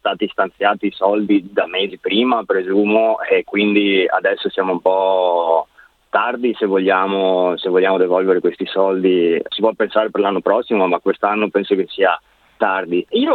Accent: Padua, Veneto, Italy; Sì, sì, sì. Da Padova.

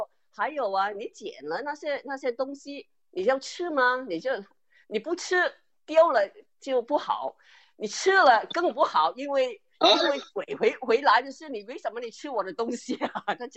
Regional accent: Vietnam; now in Melbourne, Australia; 我从小在越南过的鬼节是很热闹的。

